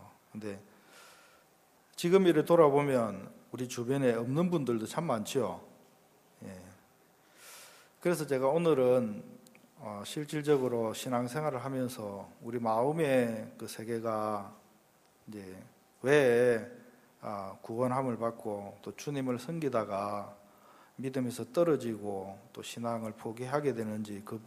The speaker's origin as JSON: {"language": "Korean", "region": "Gyeongsang", "country": "South Korea", "accent": "Gyeongsang", "lives_now": "Seoul, South Korea", "said": "제가 한 44년을 이렇게 경상도에서만 살다가 서울에 왔는데"}